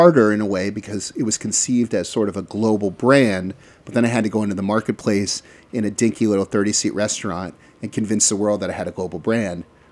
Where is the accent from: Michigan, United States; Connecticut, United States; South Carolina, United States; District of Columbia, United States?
District of Columbia, United States; Washington; moved away as an adult; now in Los Angeles, United States; I'm not an LA guy. I'm from the East Coast. I'm from DC.